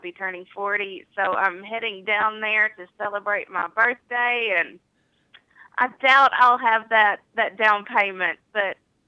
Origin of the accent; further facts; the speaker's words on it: Mount Vernon, Ohio, United States; a mansion that is maybe 30 minutes away from my hometown here in Mount Vernon.